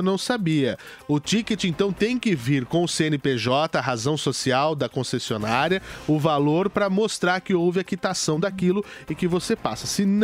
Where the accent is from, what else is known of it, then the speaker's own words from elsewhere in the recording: Araraquara, São Paulo, Brazil; born there; da minha cidade, onde eu nasci, Araraquara.